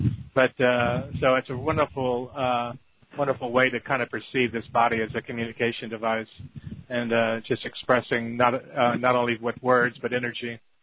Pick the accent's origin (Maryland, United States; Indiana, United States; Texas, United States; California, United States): Texas, United States; I grew up in the Rio Grande Valley, about 100 miles south of Corpus Christi.